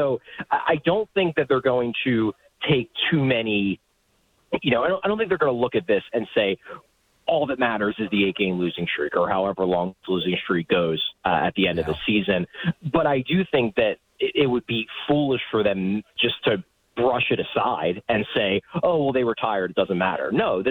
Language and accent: English; Philadelphia, Pennsylvania, United States; I grew up in Philadelphia, so I've seen this for my entire life.